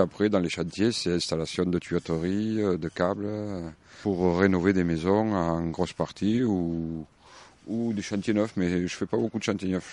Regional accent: Sébazac, Occitanie, France; moi je suis de Sébazac, je suis arrivé en 72 à Sébazac.

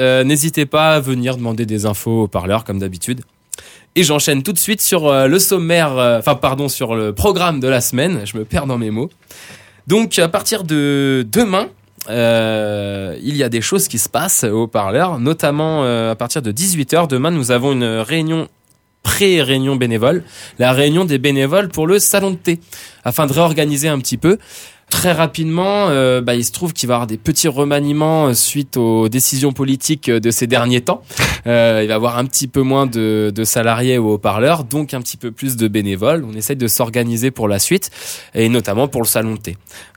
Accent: Hauts-de-France, France; Enfin, moi, je viens du Nord, du Grand Nord, et je connaissais cette chanson étant gamin.

